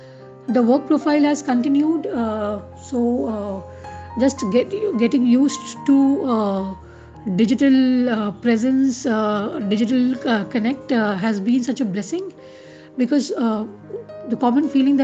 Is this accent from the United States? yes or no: no; Mumbai, Maharashtra, India; moved away as an adult; now in Delhi, India; essentially I am from Bombay and I moved to Delhi for work 9 years ago.